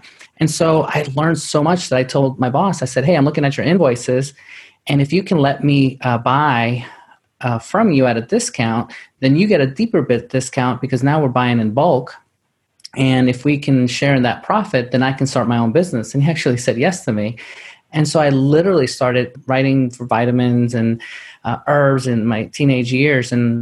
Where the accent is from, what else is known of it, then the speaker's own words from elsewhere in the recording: New York City, New York, United States; I grew up in New York City, and my mom had me at age 16.